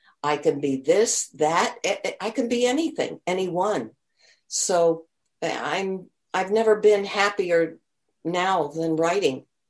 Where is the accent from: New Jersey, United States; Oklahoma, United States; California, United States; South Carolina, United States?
California, United States; Los Angeles; now in Cambria, United States; Cambria, California, which is on the Central Coast, halfway between Los Angeles and San Francisco, but I come from Los Angeles, so you're right there.